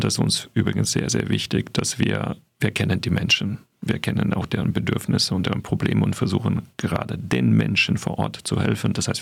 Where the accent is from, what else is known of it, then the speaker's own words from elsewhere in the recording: Ukraine; dass wir als Ukrainer uns eher vereinen